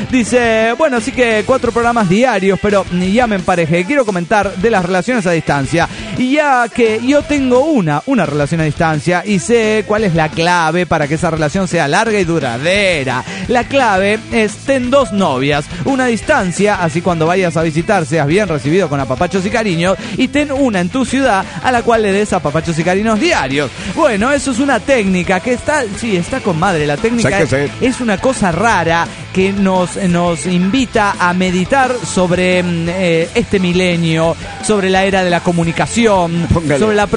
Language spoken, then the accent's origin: Spanish; Caracas, Capital District, Venezuela; de Caracas, Venezuela, y hay fallas eléctricas aquí, ahora, mientras estoy escribiendo el pronóstico del tiempo.